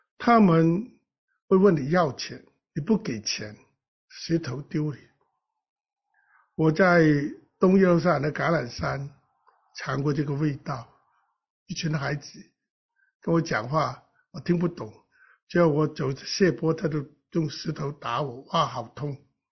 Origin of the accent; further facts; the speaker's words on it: Hong Kong; now in Israel; 我们香港人、台湾人、新加坡人啊，中国人都不会这样带孩子的。